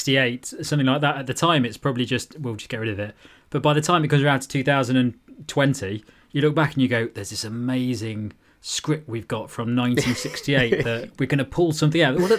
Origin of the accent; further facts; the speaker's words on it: United Kingdom; as a young man growing up in Britain